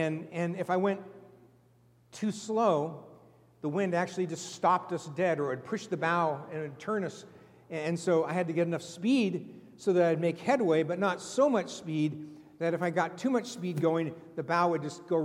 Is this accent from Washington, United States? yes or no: yes; Mercer Island, Washington, United States; I grew up down just outside of Seattle on Mercer Island in the middle of Lake Washington. Our family home was one block from the water, from the lake